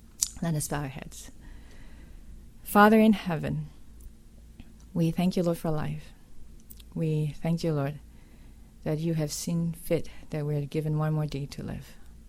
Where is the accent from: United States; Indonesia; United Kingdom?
Indonesia; I am from Indonesia. How many of you been to Indonesia?